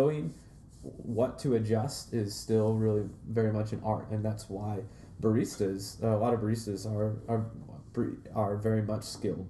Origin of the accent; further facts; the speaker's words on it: Fort Wayne, Indiana, United States; I know my hometown in Fort Wayne, there's a shop there that has one of the, has a clover still.